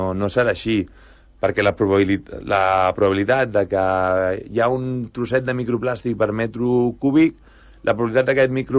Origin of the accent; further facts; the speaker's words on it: Canet, Catalonia, Spain; jo soc de Canet